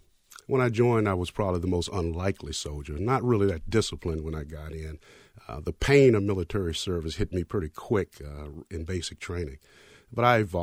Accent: Richmond, Virginia, United States; The area of the Richmond that I grew up in was called Churchill. It was the oldest part of the city.

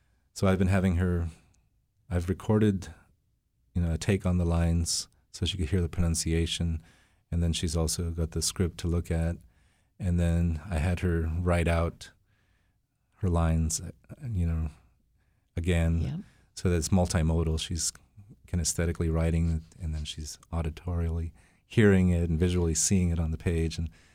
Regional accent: Arctic Village, Alaska, United States; I grew up in Arctic Village, which is north of here. And my family is also from Fort Yukon.

